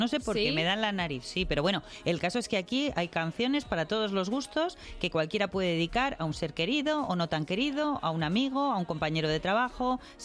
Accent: Madrid, Community of Madrid, Spain; yo soy madrileña de pura cepa

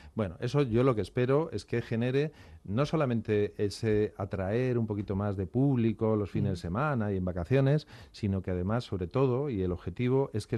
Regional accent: Community of Madrid, Spain; now in La Iruela, Spain; yo soy madrileño. Soy madrileño y yo elegí La Iruela

